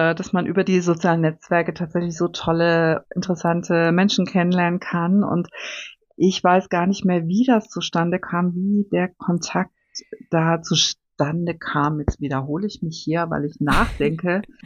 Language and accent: German; Dresden, Saxony, Germany; im Osten, wo ich aufgewachsen bin, in der Nähe von Dresden, sagt man Romy. Und in meiner neuen Heimat, hier im Norden Deutschlands